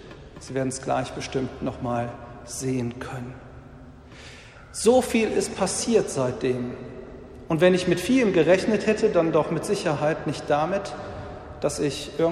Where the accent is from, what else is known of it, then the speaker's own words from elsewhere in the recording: Velbert, North Rhine-Westphalia, Germany; es stammt aus meiner Heimatgemeinde in Velbert, in St. Antonius in Tönnesheide